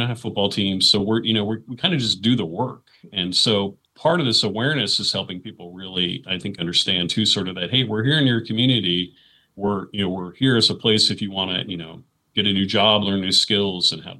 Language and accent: English; Oregon City, Oregon, United States; I grew up here in Oregon City, where I'm actually the president now at Clackamas Community College for the last 7 years.